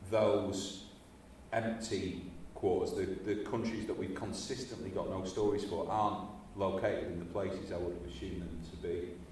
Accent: United Kingdom; Because you make assumptions, being British, about what British people know about the world

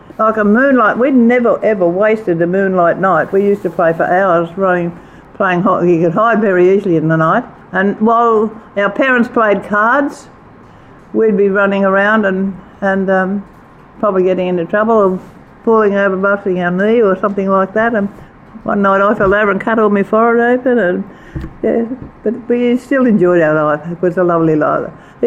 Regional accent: New South Wales, Australia; I live in Ningen, New South Wales. I was born at Roseville in Sydney.

